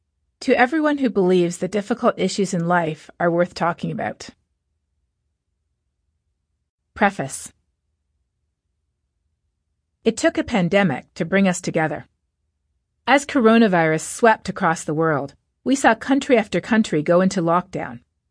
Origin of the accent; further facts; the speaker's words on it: Canada; in my home country of Canada